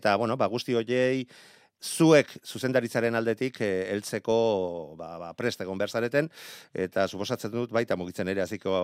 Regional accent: Errenteria, Basque Country, Spain; eta azken egun hauetan, ba, gure herrian, errenderian horeretan, ba, semaforo gorria jarri digutenez, bai.

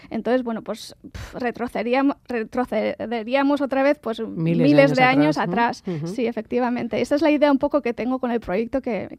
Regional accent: Basque Country, Spain; now in Paris, France; venir al País Vasco, que es de donde soy y donde me gustaría seguir con mis investigaciones.

